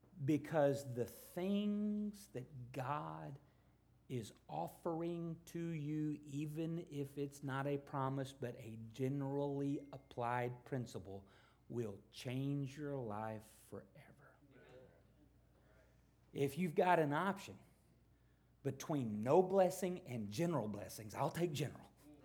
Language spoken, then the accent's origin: English; Arkansas, United States; So we all said, steady study, because we're from Arkansas, you know, so it just, we all fit.